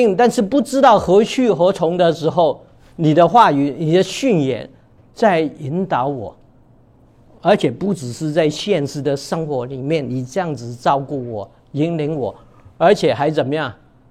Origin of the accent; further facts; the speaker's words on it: China; 就等于说用我们的现在的我们中国人话讲